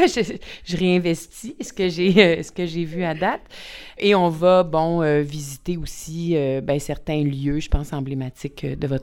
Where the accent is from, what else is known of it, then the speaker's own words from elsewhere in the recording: Montreal, Quebec, Canada; born there; je suis née à Québec, je suis née même à Montréal. J'y enseigne depuis 20 ans maintenant.